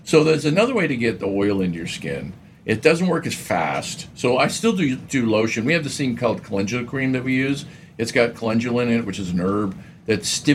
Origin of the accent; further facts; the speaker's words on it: Oregon, United States; Now, I grew up in Oregon, where it's moist.